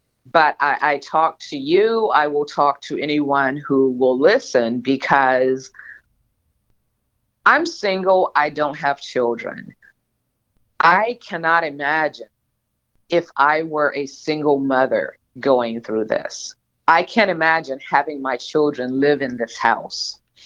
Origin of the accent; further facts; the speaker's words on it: Birmingham, Alabama, United States; now in Baltimore County, United States; Now, I'm not from Maryland. I'm actually from Birmingham, Alabama. And when I decided to buy a house, you know, I've been living in the DMV for more than 30 years.